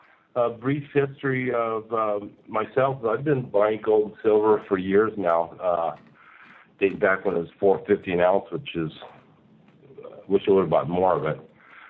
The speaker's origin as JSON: {"language": "English", "region": "Colorado", "country": "United States", "tie": "born or raised there", "lives_now": "Panama", "said": "Yeah, I'm a Native American. I grew up in Colorado."}